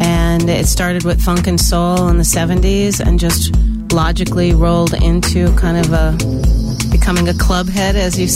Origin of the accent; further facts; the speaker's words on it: Milwaukee, Wisconsin, United States; now in New York, United States; From Milwaukee.